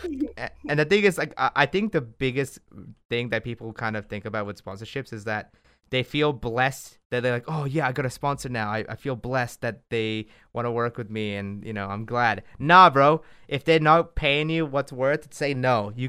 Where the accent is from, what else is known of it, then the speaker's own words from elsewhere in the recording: Japan; Like, I grew up in Japan. I love anime, you know